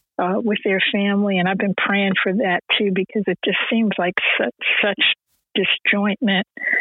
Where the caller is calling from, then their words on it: New Jersey, United States; Good morning. I am calling from New Jersey, and I am so grateful, as always, for this room